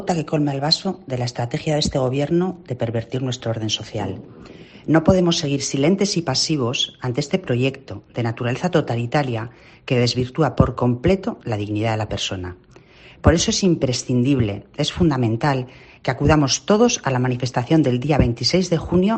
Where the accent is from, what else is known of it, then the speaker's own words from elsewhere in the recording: Spain; somos millones los españoles que no estamos dispuestos